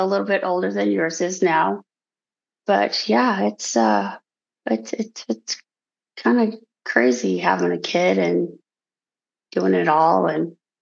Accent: Moab, Utah, United States; I think it was just growing up in Moab.

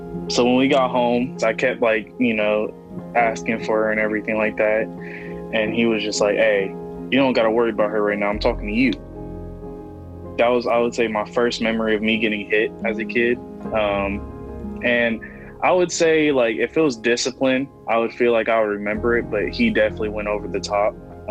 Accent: Columbus, Ohio, United States; I'm 18, and I'm from Columbus, Ohio.

